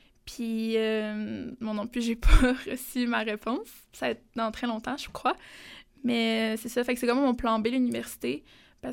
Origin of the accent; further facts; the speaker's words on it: Russia; c'est mon nom en russe, puisque je suis russe.